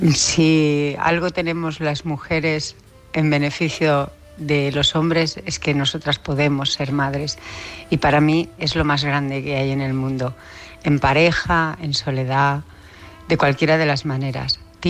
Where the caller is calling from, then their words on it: Barcelona, Catalonia, Spain; de Barcelona.